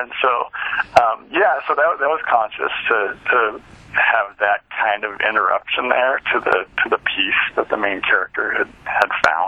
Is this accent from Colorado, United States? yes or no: yes; Aurora, Colorado, United States; And then I moved back to Denver. I grew up in Denver, in Aurora, which is a suburb of Denver.